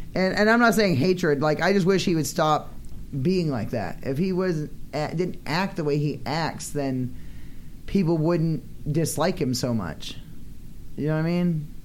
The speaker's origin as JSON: {"language": "English", "region": "Maine", "country": "United States", "said": "I'm from Maine. We're not a bunch of pussies."}